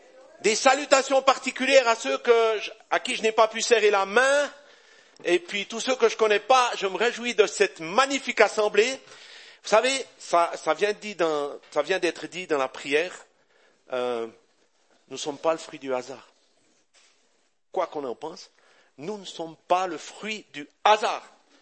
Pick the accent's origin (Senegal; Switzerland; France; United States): Switzerland; Val-de-Ruz, Neuchâtel; born there; Je suis né au Val-de-Rue, d'une famille d'agriculteurs, donc j'aime la terre.